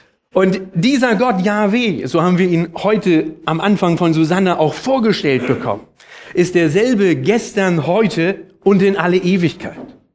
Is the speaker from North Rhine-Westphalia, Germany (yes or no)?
no; Berlin, Germany; now in Hanover, Germany; Dort lebe ich auch schon 15 Jahre. Ursprünglich komme ich aus Berlin.